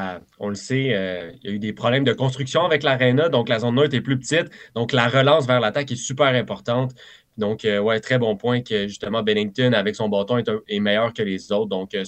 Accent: Terrebonne, Quebec, Canada; Moi aussi, je viens de Terrebonne.

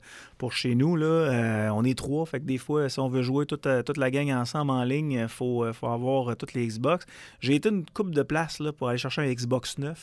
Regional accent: Quebec, Canada; j'étais chez nous en Beauce.

